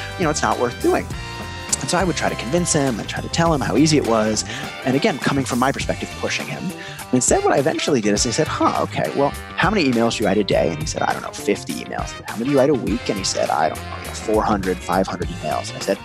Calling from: North Carolina, United States; Today I'm in North Carolina.

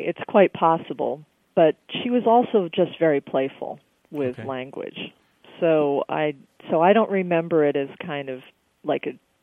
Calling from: Green Bay, Wisconsin, United States; I'm calling from Green Bay, Wisconsin.

